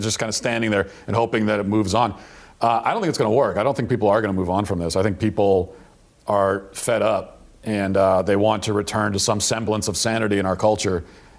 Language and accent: English; Baltimore, Maryland, United States; I'm from Maryland and from the kind of the Baltimore area.